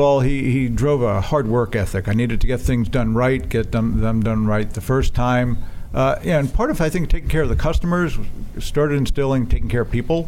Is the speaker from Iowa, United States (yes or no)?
no; Long Beach, New York, United States; I grew up in Long Beach, New York.